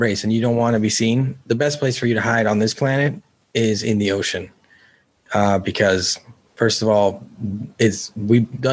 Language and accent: English; California, United States; Oh god, you know, I'm from California, guys.